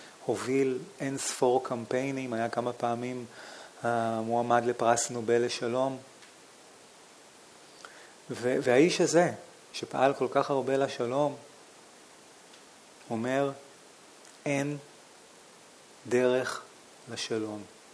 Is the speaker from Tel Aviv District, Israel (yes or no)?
yes; Holon, Tel Aviv District, Israel; סבתא שלי הייתה גרה בדירה מתחתנו בחולון, איפה שגדלתי